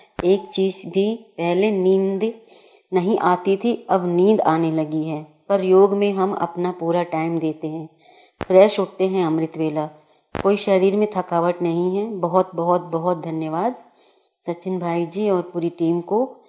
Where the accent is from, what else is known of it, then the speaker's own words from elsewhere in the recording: Lucknow, Uttar Pradesh, India; हम लखनऊ से हैं, वेट 91 है, एज 50 है